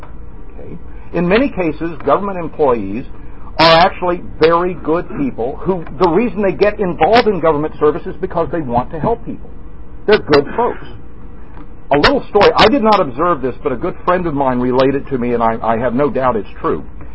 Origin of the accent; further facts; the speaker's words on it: Pulaski, Virginia, United States; When I was growing up, the nicest people you'd find in my hometown of Pulaski, Virginia, were the people who work for the post office.